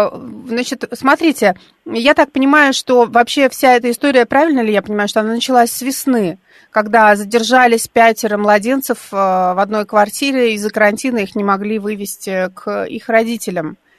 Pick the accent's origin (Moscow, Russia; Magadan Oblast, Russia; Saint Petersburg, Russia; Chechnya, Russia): Saint Petersburg, Russia; И мой, кстати, тоже родной город Санкт-Петербург